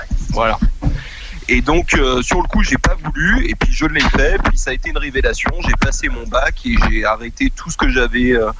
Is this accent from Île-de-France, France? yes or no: no; Trélazé, Pays de la Loire, France; also born or lived in Angers; je suis vraiment originaire d'Angers. J'ai grandi à Trélazé. Mes parents sont venus travailler à Trélazé dans les mines d'Ardoise.